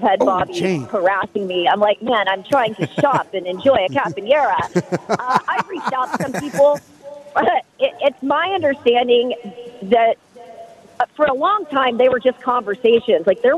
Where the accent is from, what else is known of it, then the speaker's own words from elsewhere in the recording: Dallas, Texas, United States; growing up in Dallas, obviously you're taught to hate the Eagles.